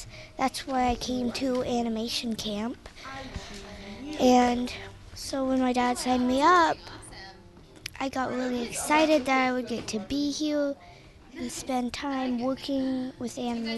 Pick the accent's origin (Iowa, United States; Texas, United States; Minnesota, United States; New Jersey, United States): Iowa, United States; Iowa City; I'm from Iowa City.